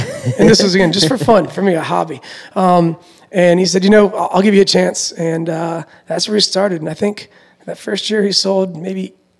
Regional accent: Northeast, United States; traditionally growing up in the Northeast, which was the majority of my time

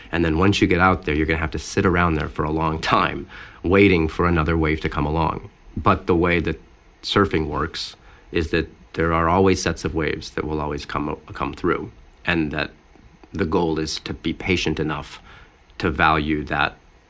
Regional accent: New Mexico, United States; and I was from New Mexico and was very, very green.

